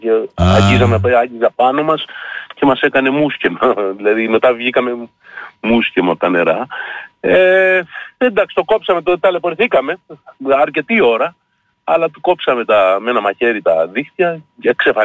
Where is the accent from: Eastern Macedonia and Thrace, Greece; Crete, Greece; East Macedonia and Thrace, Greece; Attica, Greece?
Crete, Greece; Εμείς είμαστε ένα συνεργείο από την Κρήτη